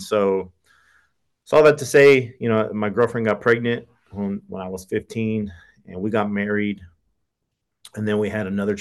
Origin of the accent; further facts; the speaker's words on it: San Angelo, Texas, United States; I grew up in the West Texas town of San Angelo. It's actually the biggest U.S. city without an interstate.